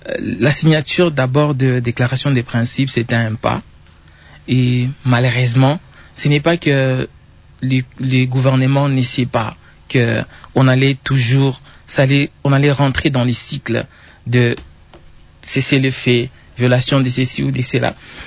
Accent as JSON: {"language": "French", "town": "Goma", "country": "DR Congo", "also_born_or_lived": "Bukavu", "said": "Je l'ai dit parce que moi-même, je suis de Goma, je suis de Bukavu. Je sais ce que nous sommes en train de subir."}